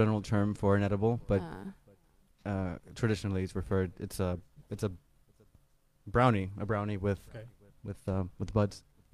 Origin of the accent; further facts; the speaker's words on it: Netherlands; I grew up partially in the Netherlands where pot has been tolerated.